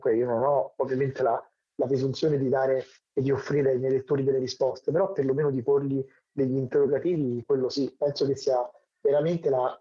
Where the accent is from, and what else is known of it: Rome, Lazio, Italy; born or raised there